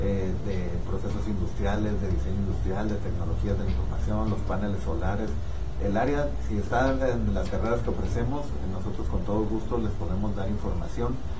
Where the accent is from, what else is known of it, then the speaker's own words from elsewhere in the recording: Ensenada, Baja California, Mexico; yo soy egresado de la Autónoma de Baja California, en Ensenada, soy de allá